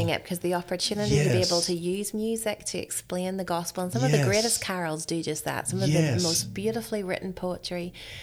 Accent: Ireland; Now, part of the reason it's Irish is because we're Irish.

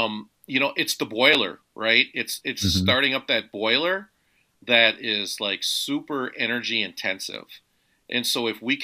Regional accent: Red Lake, Minnesota, United States; I am from Red Lake.

